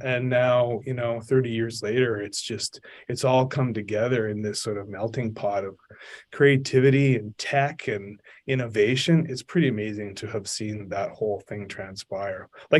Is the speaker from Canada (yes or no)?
yes; Calgary, Alberta, Canada; moved away; And it's funny, I came from Calgary. That's where I started.